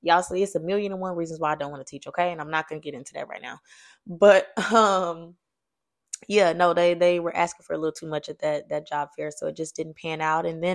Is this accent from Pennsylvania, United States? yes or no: no; Louisiana, United States; I'm from Louisiana. Y'all know we love starch and love rice real bad, real real real real real bad.